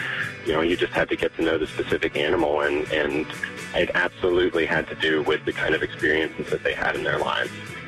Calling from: Atlanta, Georgia, United States; I'm calling from Atlanta, Georgia.

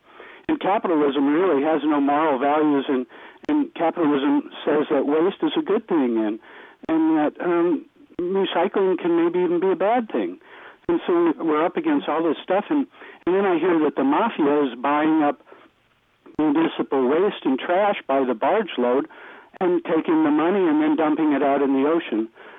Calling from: Mendocino, California, United States; from Mendocino.

